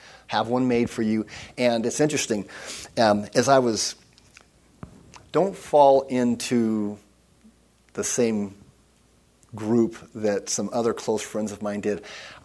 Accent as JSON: {"language": "English", "country": "United States", "said": "I'm an American. And the other countries have other beliefs. But I was born here, and of course I'm a Christian."}